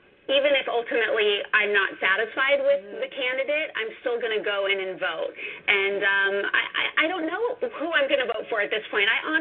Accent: United States; I am not a political expert, but I'm an American, and I hold conservative values

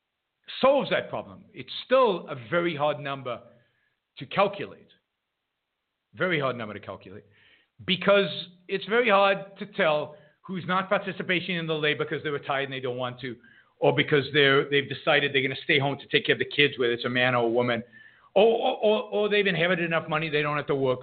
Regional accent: Israel; When we grew up in Israel, it was about not being a wimp.

